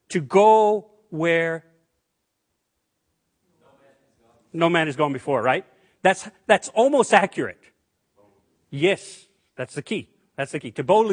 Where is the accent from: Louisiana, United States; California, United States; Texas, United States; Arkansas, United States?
Louisiana, United States; also born or lived in Seattle; And I'm from Louisiana. And so for 48 years, I had been disappointed. And for 6 years, I lived in the Seattle area.